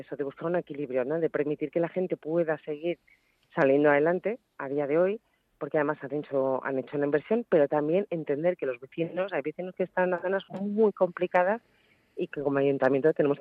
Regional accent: Spain

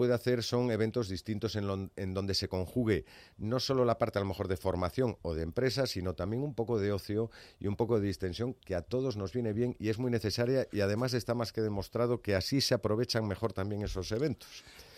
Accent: A Coruña, Galicia, Spain; el otro es el de mi tierra natal, que es el de La Coruña

